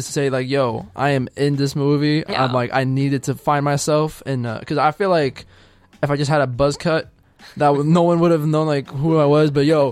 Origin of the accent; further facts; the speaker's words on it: Laval, Quebec, Canada; as I'm also from Laval